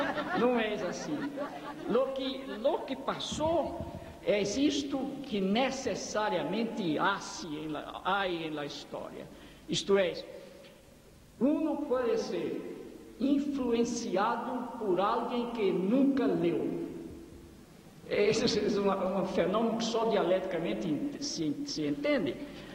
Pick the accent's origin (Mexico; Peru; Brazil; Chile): Brazil; Northeast Region; now in Argentina; Yo soy brasileño del Nordeste